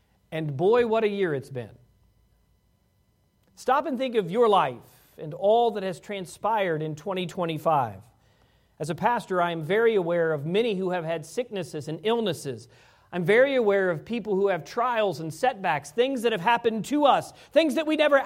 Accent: Virginia, United States; Friends of mine from back where I grew up in Virginia.

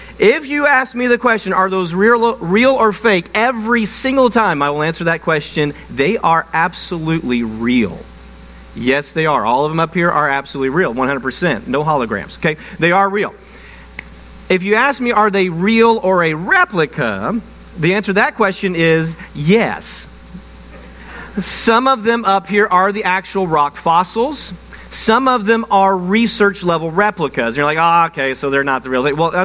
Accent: Illinois, United States; now in Oklahoma, United States; I'm from southeastern Illinois, but I live in Oklahoma. I just can't get Lawrence County out of my system, all right? This is my home

